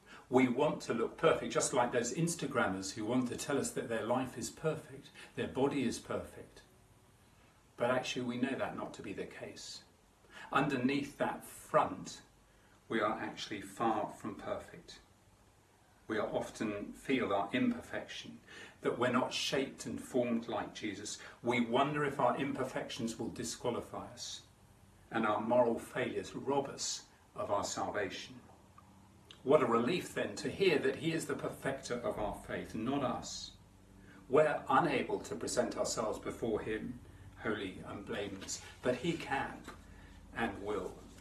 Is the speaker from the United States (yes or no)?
no; United Kingdom; And as a British person, in my UK passport it says I'm a resident of the UK.